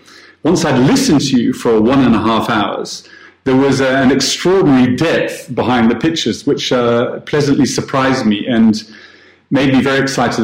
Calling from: Amsterdam, North Holland, Netherlands; I'm speaking from Amsterdam in the Netherlands.

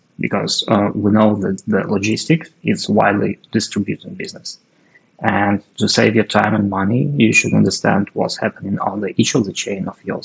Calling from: Chernihiv, Chernihiv Oblast, Ukraine; And yeah, I'm joining you today from Chernihiv, northern part of Ukraine.

